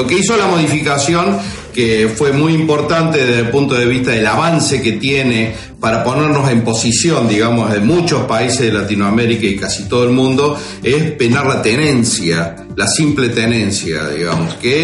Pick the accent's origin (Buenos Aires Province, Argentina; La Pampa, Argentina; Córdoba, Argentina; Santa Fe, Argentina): Córdoba, Argentina; now in Salta, Argentina; en la zona donde yo resido, que es Salta. Yo soy cordobés, no soy salteño